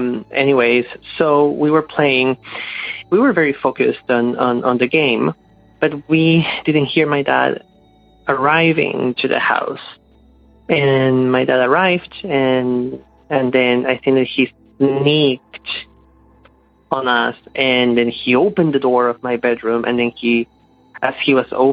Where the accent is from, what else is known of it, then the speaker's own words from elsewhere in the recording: Peru; now in Toronto, Canada; calling from Toronto, Canada. I'm going to tell you a story about my childhood. So I am Canadian, but I was born and raised in Peru in South America.